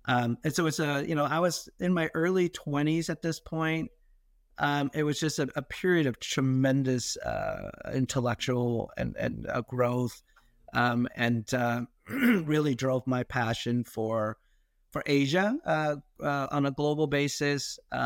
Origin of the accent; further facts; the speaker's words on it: Tulsa, Oklahoma, United States; And so growing up in Tulsa, Oklahoma, very few other Asian Americans, just watching the rise of Japan